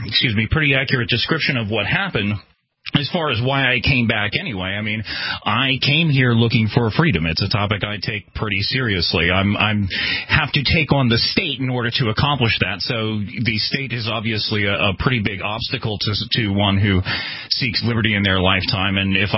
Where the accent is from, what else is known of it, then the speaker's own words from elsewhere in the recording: New York, United States; I'm from New York, dude. I mean, I can open carry a gun here.